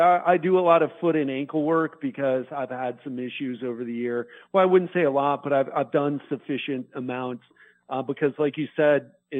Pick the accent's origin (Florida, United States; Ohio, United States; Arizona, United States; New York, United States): Florida, United States; Miami; now in Brazil; I'm from Miami, but I've been in Brazil for the past year.